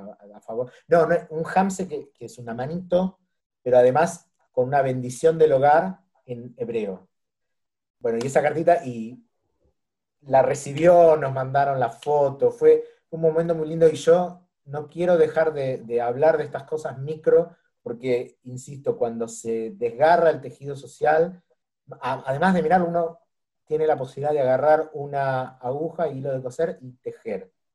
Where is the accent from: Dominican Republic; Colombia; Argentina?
Argentina; argentinos, dándole la bienvenida a este país de inmigrantes